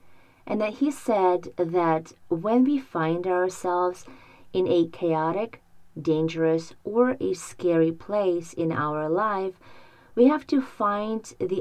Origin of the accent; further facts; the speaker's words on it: Ukraine; Please keep in mind that I am also from Ukraine and I still have relatives living there.